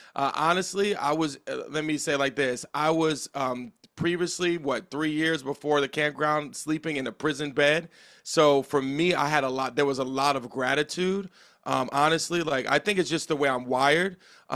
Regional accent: Teaneck, New Jersey, United States; I grew up in Teaneck, New Jersey, which is predominantly a Jewish neighborhood.

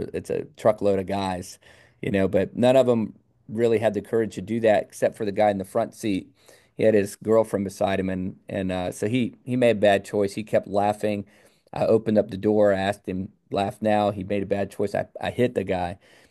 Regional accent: Virginia, United States; because I grew up in Virginia where you can throw a rock and hit three churches by accident.

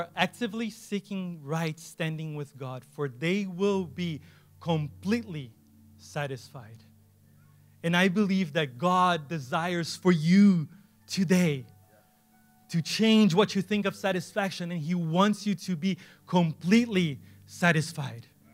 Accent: Brazil; English is a second language; got my first pair of Nikes, they had like they were white, black and red, the colors of my soccer team growing up in Brazil.

